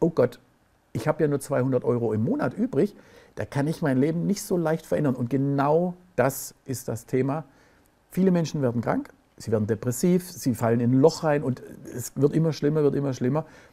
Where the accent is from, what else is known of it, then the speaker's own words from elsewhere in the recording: Baden-Württemberg, Germany; Ich komme aus dem Land von Porsche und Daimler-Benz und all diese Geschichten, Automobilhersteller.